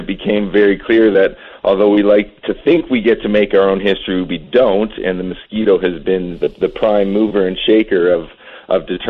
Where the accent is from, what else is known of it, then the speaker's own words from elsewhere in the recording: Sarnia, Ontario, Canada; moved away as an adult; also born or lived in Hamilton; now in Grand Junction, United States; I am Canadian. I was born in Hamilton and grew up in Sarnia, Ontario. I moved to Colorado. My wife is born and raised here in Grand Junction, so I moved here to be with her 8 years ago.